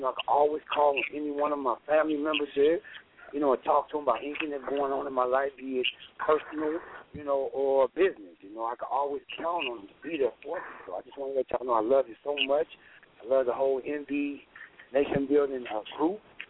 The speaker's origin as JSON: {"language": "English", "town": "St. Louis", "region": "Missouri", "country": "United States", "said": "Well, first of all, you know, I'm from St. Louis."}